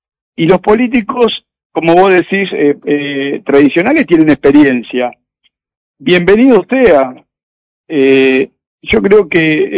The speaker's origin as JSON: {"language": "Spanish", "country": "Argentina", "said": "me interesa que me llamen los argentinos. Soy argentino."}